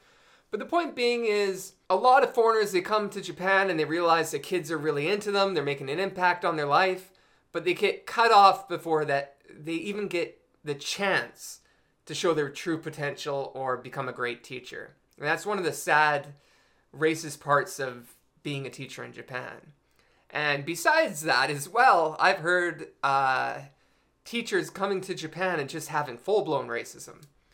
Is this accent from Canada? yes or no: no; England, United Kingdom; even though I'm from England, where English is born.